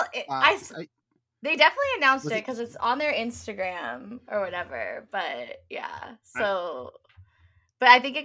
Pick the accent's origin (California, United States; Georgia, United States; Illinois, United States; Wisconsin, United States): California, United States; and I'm from Southern California